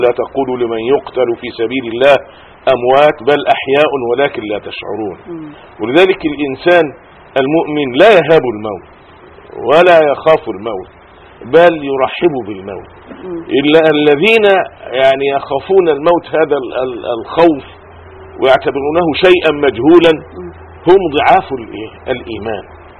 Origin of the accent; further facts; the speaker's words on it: Egypt; كما رأيت في قريتي واعتقد في كل القرى المصرية